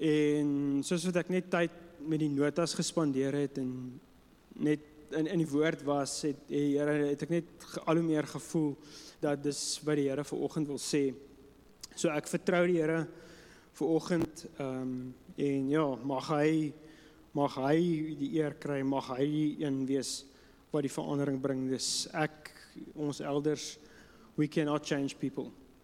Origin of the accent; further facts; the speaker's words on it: Transvaal, South Africa; born there; So ek is in die Transvaal gebore, die Hoofveld. Jylle kan my maar jammer kry. So as jy daar gekom het, of as jy self van daar afkom, dis plat, is baie plat.